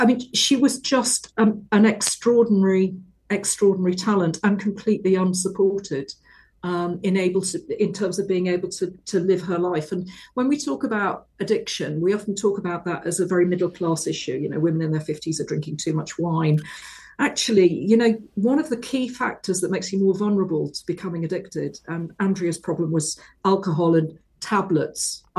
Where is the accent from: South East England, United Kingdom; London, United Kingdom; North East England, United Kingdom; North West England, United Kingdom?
North East England, United Kingdom; I'm from the Northeast myself